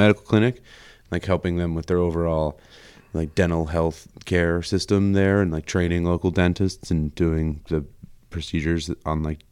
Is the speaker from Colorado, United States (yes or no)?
yes; Boulder, Colorado, United States; Yeah, it was pretty cool. I mean, yeah, I got to, my dad just dragged me on all sorts of going mountain biking and backpacking and kayaking and stuff like that.